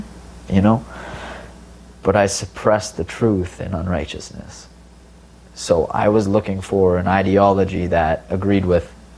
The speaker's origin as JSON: {"language": "English", "town": "Toronto", "region": "Ontario", "country": "Canada", "tie": "born or raised there", "also_born_or_lived": "Innisfil", "said": "I didn't grow up in a Christian home, but from a young age, we grew up in Toronto, Hector Avenue, Christie Pitts area, Bloor and Christie."}